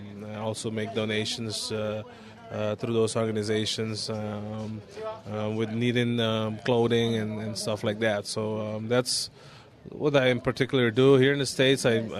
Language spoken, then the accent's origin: English; Curaçao; Retired right before my 35th birthday. Went home to my home country. Started a baseball academy, the Dutch Antilles Baseball Academy.